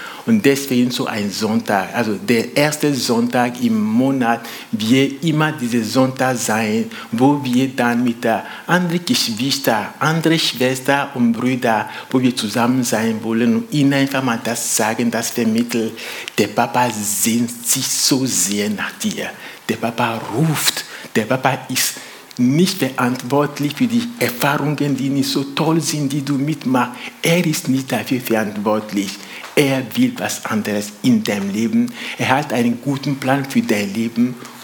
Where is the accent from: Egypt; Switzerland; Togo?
Togo; now in Köndringen, Germany; Wir sind aus Togo, aus Westafrika. … Gott hat uns mit 3 Kindern gesegnet, 13, 12 und 5. Und wir wohnen zurzeit in Köndringen, nicht weit weg von hier.